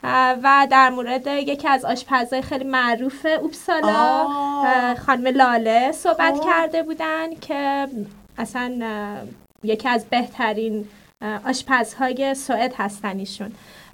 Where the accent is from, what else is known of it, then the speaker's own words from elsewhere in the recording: Rasht, Gilan, Iran; حالا تو که میدونی من شمالی هستم، رشتی هستم،